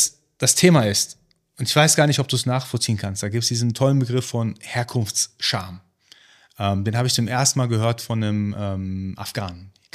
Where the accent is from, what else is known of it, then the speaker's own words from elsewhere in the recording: Iran; ja, ich bin Iraner.